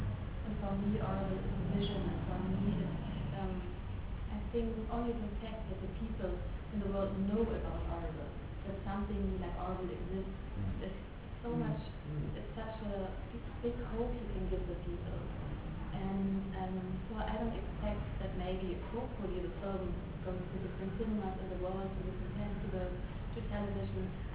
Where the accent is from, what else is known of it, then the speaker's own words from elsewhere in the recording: Germany; I'm from Germany.